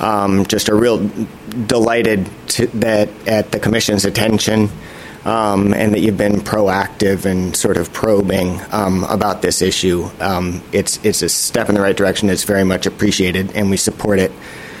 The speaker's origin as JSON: {"language": "English", "town": "Spokane", "region": "Washington", "country": "United States", "tie": "born or raised there", "said": "I grew up in Spokane in Washington."}